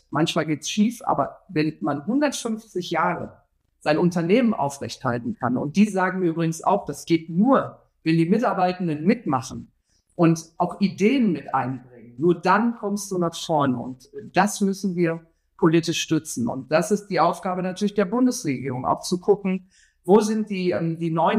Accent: Duisburg, North Rhine-Westphalia, Germany; ich komme ja selbst aus Duisburg

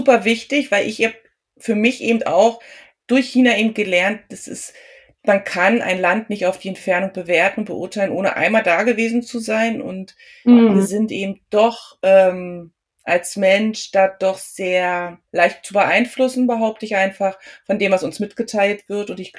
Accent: Germany; also mein Mann und ich, wir sind beide Deutsche.

